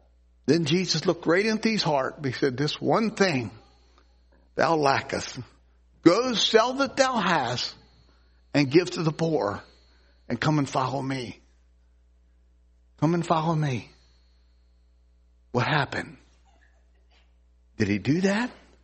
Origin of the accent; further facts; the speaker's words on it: United States; being an American, it's a little hard to know how it works in Costa Rica.